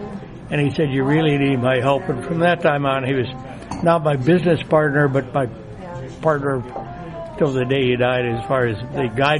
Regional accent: Pasadena, California, United States; born there; And I was born in Pasadena, so.

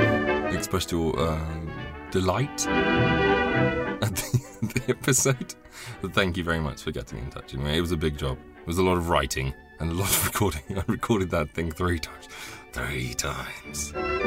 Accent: England, United Kingdom; I happen to mention that I grew up in the Midlands

